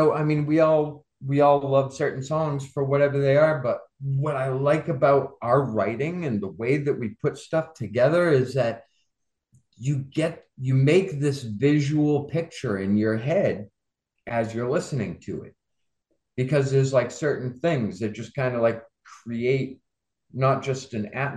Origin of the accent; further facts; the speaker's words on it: Nashua, New Hampshire, United States; Our area in town, we're from Nashua, New Hampshire.